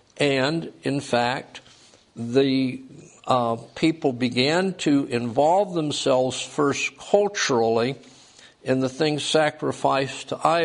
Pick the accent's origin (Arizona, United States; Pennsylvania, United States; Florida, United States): Florida, United States; When I grew up in South Florida as a child, preschool, I lived in a little house that was next door to my mother's parents' house.